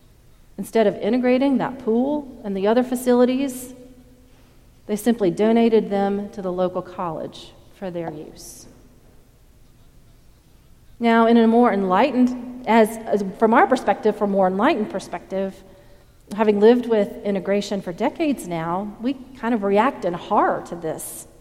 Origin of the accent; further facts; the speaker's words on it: the South, United States; I grew up in the South in a community whose economy for years was based on the textile industry and locally run cotton mills.